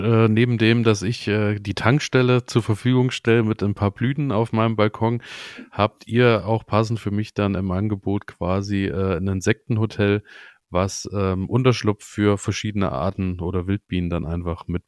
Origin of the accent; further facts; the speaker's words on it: Rhön, Germany; ich komme ja hier aus der Rhön